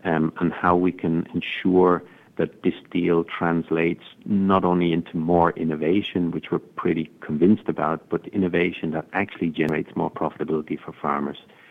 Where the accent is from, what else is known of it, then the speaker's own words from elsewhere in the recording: Ireland; I would have said Caitlin as an Irish person